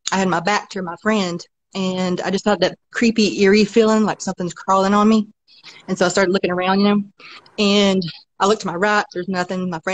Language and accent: English; Wilkesboro, North Carolina, United States; No, this was in Wilkesboro, North Carolina, my hometown.